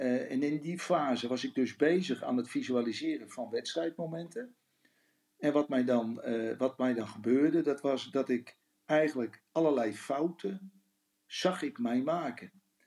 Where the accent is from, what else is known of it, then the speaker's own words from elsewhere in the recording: Netherlands; Wij als Nederlanders houden van schoonheid.